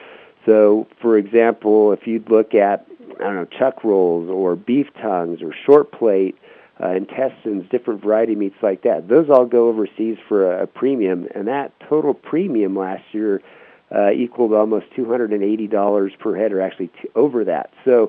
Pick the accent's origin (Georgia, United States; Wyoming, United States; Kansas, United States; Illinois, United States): Wyoming, United States; also born or lived in Japan; Basically, originally, I'm from Wyoming, so another W state, I guess, there, and then had actually spent a lot of time overseas. So lived in Japan for about 10, 11 years total